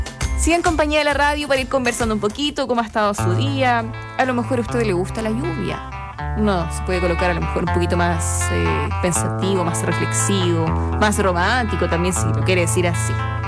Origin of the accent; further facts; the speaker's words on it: Chile; aunque como buen chileno uno lo va a hacer igual